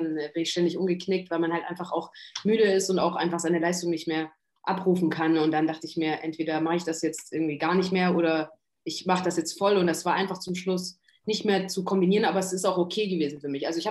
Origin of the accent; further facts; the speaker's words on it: Stuttgart, Baden-Württemberg, Germany; born there; alt, komme ursprünglich aus Stuttgart. Bin ein bisschen braun geworden, weil mein Vater aus Sri Lanka kommt und meine Mutter aber Deutsche ist. Wir sind auch in Stuttgart geboren, wir Kinder. Von daher spreche ich gutes Deutsch, sage ich immer.